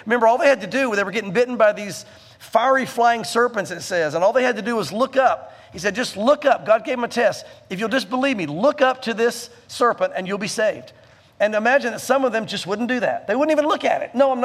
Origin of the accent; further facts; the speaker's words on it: Southern United States, United States; I remember growing up in the South, and I don't know how it was in other places of the country